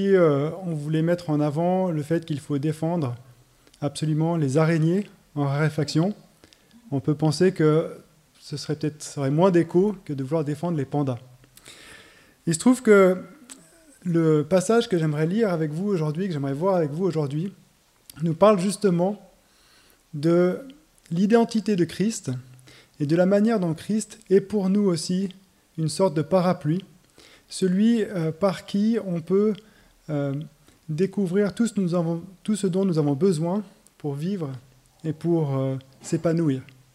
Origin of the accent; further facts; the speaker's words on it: Lyon, Auvergne-Rhône-Alpes, France; Je viens de Lyon avec Ruth, ma femme. On vient de l'église de la rue Sonnera, dans le 8e.